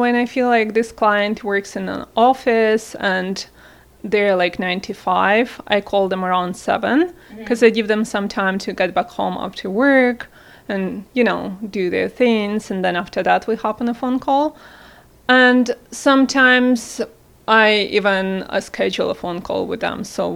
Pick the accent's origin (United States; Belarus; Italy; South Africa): Belarus; I'm coming from a country that is post-Soviet Union, Belarus. I'm originally from Belarus.